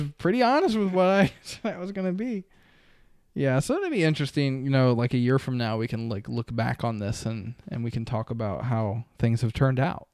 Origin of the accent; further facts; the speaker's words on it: United States; Although I'm from America, so I just laugh at myself.